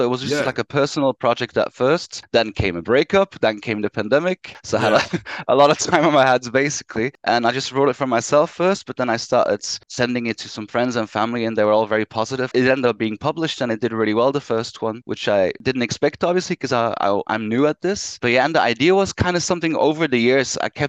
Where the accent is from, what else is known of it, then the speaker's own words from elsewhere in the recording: Belgium; I'm from Belgium and I've just finished up the trilogy.